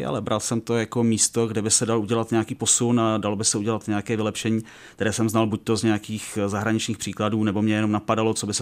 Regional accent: Plzeň, Plzeň Region, Czechia; Moje rodné město je Plzeň.

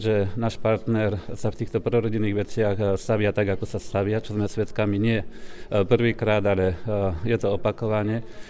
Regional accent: Žilina Region, Slovakia; Ja som z Oravy, pochádzam z 9 detí

